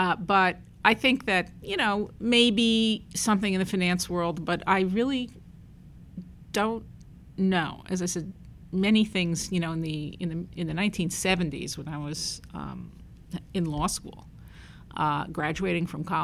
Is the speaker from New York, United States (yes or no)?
yes; Brooklyn, New York, United States; I grew up in Brooklyn.